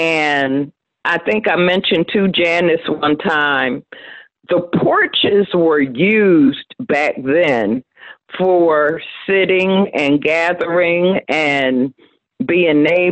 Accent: Philadelphia, Pennsylvania, United States; I was born and raised in Germantown. I was born actually in Chestnut Hill Hospital.

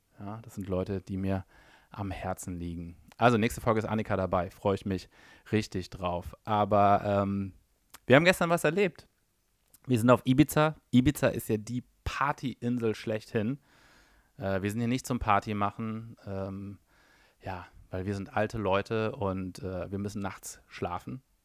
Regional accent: Berlin, Germany; Als Berliner Untergrund-Techno-Jünger geht man natürlich nur ironisch

